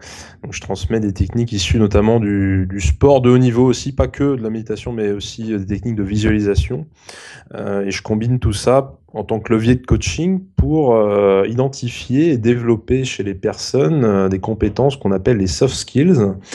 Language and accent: French; France; que l'on ne met pas nous sur un CV en tant que Français